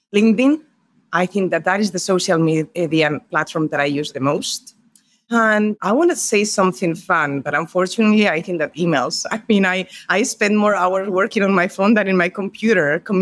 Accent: Spain; I was born and raised in Spain.

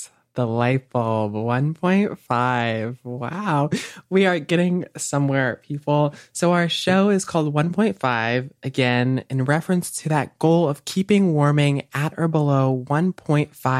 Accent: Connecticut, United States; I am from Connecticut, just like Olivia, in the United States.

